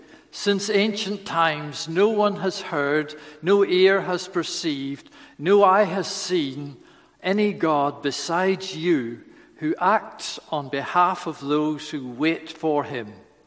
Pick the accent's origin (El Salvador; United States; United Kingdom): United Kingdom; Northern Ireland; because I'm from Northern Ireland, and because I have some roots in the 1859 revival.